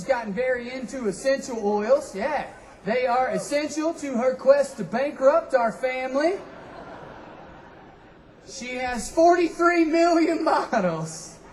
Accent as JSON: {"language": "English", "town": "Sunbright", "region": "Tennessee", "country": "United States", "said": "So I'm from Appalachia. I'm from the heart of it. I'm from a little town called Sunbright. Yeah, we named it after the sun, I guess."}